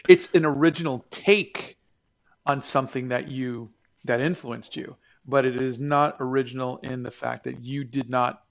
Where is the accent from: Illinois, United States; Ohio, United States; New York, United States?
New York, United States; Yonkers; born there; Yeah, I was born in Yonkers, New York, 1968.